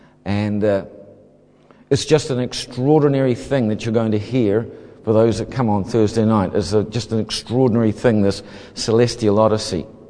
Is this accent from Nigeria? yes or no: no; New Zealand; I'm simple. I'm a Kiwi.